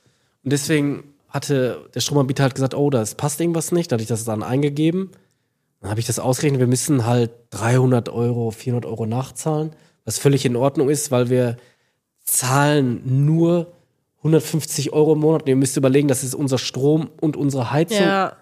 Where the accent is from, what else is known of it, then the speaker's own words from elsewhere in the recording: Hamm, North Rhine-Westphalia, Germany; Wir kommen ja eigentlich alle aus der Ecke